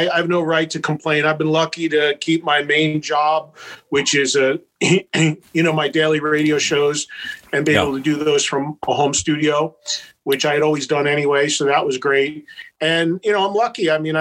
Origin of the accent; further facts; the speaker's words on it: New Jersey, United States; look, I'm from New Jersey and I've lived here my whole life. And, you know, I'll always be a Jersey guy.